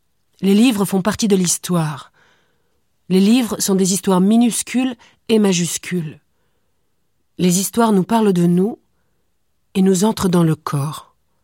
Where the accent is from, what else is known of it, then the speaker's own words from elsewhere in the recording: France; est allemand, je suis française.